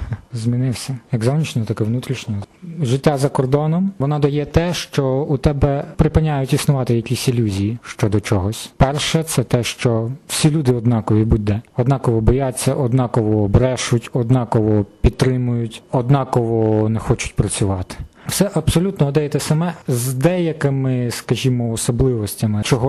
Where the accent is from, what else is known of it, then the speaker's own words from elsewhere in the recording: Luhansk Oblast, Ukraine; now in Rome, Italy; З Луганщини.